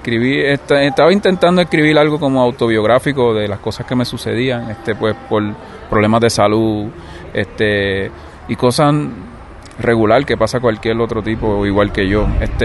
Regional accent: San Juan, Puerto Rico; yo volví a las raíces donde yo nací y vivo en Santurce, en Villa Palmera, que es en la capital, en San Juan. Y yo vivo en Villa Palmera, que es un barrio en la costa, bien cerca de la playa, bien cerca ahí del aeropuerto.

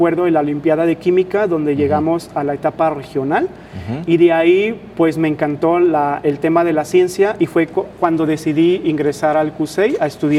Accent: Guadalajara, Jalisco, Mexico; Y yo nací ahí. Sin embargo, fui registrado en Guadalajara, por eso cuando me comentan que de dónde soy, soy originario de Guadalajara, porque me comentan mis padres, yo no lo recuerdo, porque tenía un mes.

